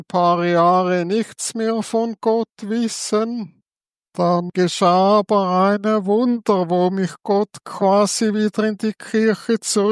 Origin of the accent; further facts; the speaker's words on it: Zurich, Switzerland; ich bin in Zürich aufgewachsen. Mein Vater kommt aus Bern und meine Mutter aus dem Thurgau. Aufgewachsen am Zürichberg.